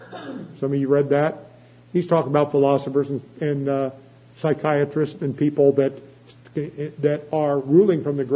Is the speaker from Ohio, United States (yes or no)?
yes; Chillicothe, Ohio, United States; I grew up in Chillicothe